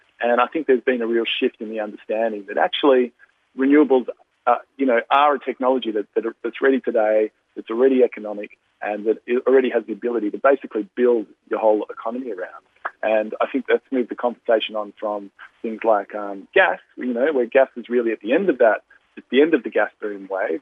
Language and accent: English; Victoria, Australia; I'm from Victoria